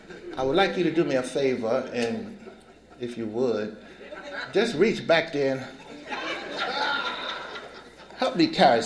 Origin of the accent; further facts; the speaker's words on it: Newark, New Jersey, United States; I used because I'm from Newark, shit. Yeah. That's what we do. If you grow up in Newark, you get high.